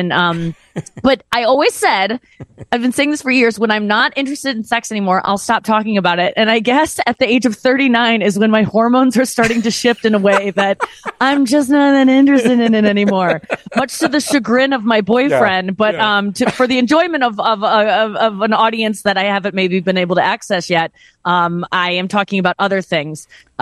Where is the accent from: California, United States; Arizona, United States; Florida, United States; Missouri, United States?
Missouri, United States; St. Louis; Because I think we, especially in the Midwest, I'm from St. Louis, like